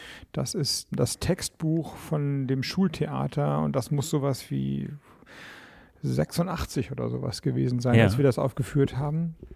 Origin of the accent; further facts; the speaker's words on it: Schleswig-Holstein, Germany; ich komme ja aus Schleswig-Holstein, da gibt es nicht so viele Wälder, aber Strand haben wir.